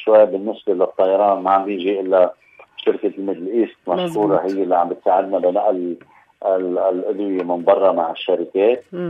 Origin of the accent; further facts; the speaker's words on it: Lebanon; نحن كشعب لبناني